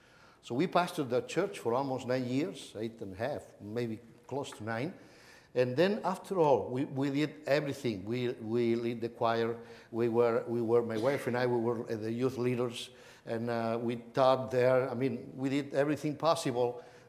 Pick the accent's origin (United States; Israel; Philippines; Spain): Spain; Barcelona, Catalonia; And by the way, we are from Barcelona, Spain.